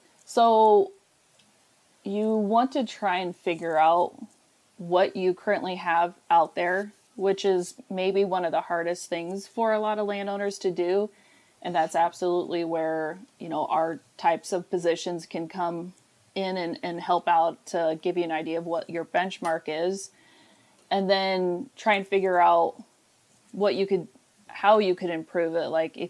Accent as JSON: {"language": "English", "region": "Iowa", "country": "United States", "tie": "born or raised there", "said": "I grew up in Southeast Iowa, just south of Iowa City area a little bit."}